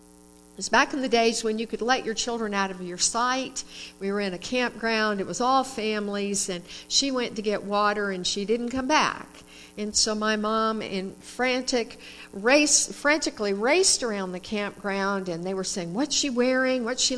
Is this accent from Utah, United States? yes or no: no; California, United States; I grew up in California, and my grandparents and all that extended part of the family were in Minnesota